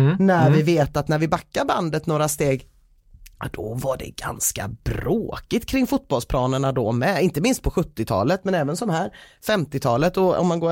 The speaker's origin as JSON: {"language": "Swedish", "town": "Gothenburg", "region": "Västra Götaland County", "country": "Sweden", "said": "det är någonting med det där jag känner så här att mitt göteborgska hjärta blir alldeles varmt."}